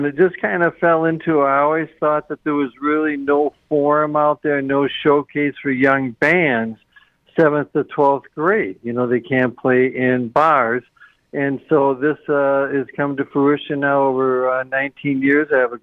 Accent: Ireland; As an Irishman, I appreciate it very much.

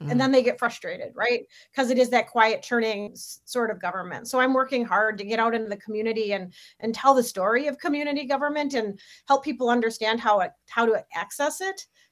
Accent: Madison, Wisconsin, United States; And as a little girl growing up in Madison

